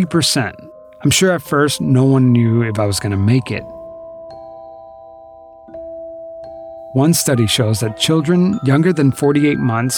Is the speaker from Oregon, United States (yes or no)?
no; Miami, Florida, United States; I grew up in Miami, but I would want to wear long sleeves all the time.